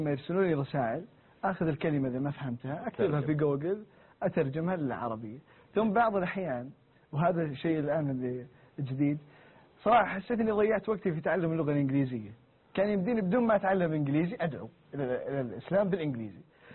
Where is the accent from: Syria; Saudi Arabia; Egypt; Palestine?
Saudi Arabia; قالت أنت من وين؟ قلت من السعودية.